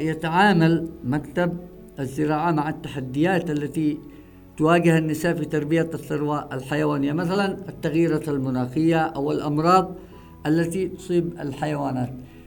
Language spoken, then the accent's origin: Arabic; Taiz, Taiz Governorate, Yemen; هنا ما فيش عندنا في تعز قسم خاص بالزراعة